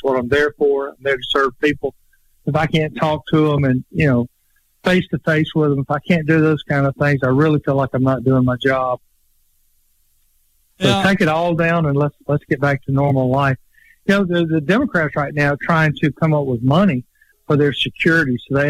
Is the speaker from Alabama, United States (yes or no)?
yes; Alabama, United States; I want to go on offense because I know I'm from Alabama and I understand football